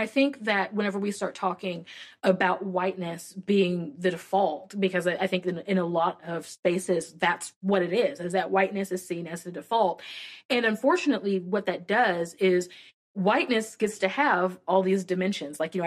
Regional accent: United States; because, you know, again, me being an American, it's such a different context.

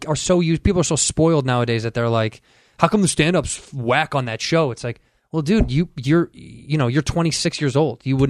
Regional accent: Chicago, Illinois, United States; we shot it in my hometown, Chicago, and that's on.

